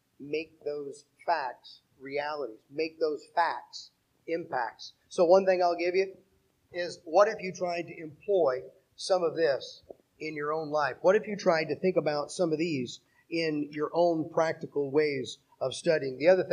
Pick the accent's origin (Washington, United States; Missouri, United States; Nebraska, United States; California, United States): Missouri, United States; St. Louis; I went to a really small Christian school in St. Louis where I grew up, my hometown.